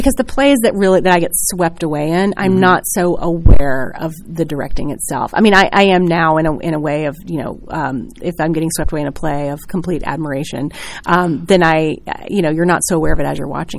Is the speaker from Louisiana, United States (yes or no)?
no; Jackson, Mississippi, United States; I grew up in Jackson, Mississippi, where there's not a lot of theater.